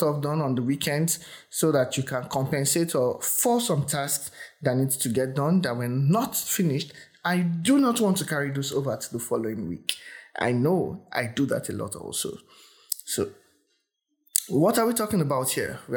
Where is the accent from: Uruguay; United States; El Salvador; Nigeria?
Nigeria; accent: Nigerian; I know I'm Nigerian, and if you're listening from the US, Canada, Australia, I hope you understand my accent. I know I have an accent. Nigerian English is an English.